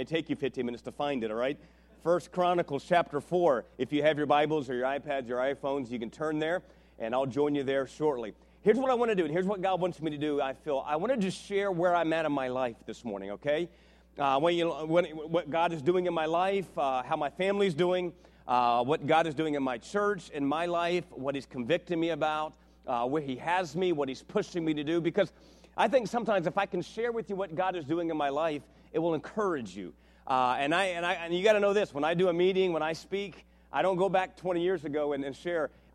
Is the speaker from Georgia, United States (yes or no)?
no; Miami, Florida, United States; And I grew up in Miami. My father was in the Air Force.